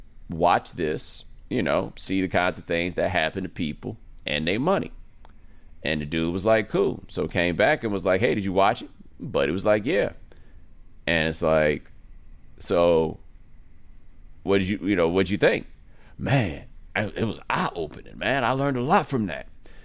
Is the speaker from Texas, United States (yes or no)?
yes; Texas, United States; I'm from Texas, okay?